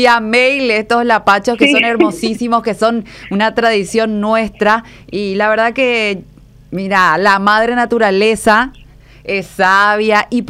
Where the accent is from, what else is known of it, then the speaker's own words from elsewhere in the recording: Paraguay; nosotros como paraguayos, hace rato ya queríamos contemplar